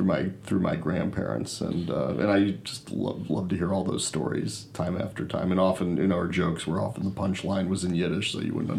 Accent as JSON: {"language": "English", "town": "Rochester", "region": "New York", "country": "United States", "tie": "born or raised there", "said": "I grew up in Rochester, New York."}